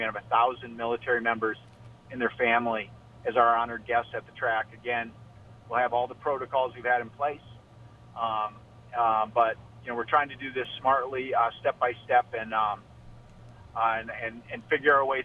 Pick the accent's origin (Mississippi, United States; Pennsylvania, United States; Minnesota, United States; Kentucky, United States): Minnesota, United States; Albert Lea; growing up in Albert Lea